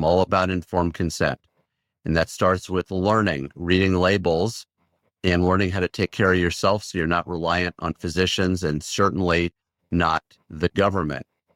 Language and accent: English; Newport Beach, California, United States; I come from Newport Beach in Southern California.